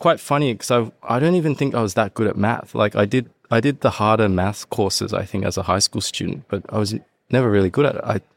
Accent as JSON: {"language": "English", "town": "Sydney", "region": "New South Wales", "country": "Australia", "tie": "born or raised there", "also_born_or_lived": "Hong Kong / Japan", "said": "I grew up in Sydney and then I studied for 4 years in Canberra. So moved around a bit. And before that, I was actually born in Hong Kong. So I've got a bit of a weird background."}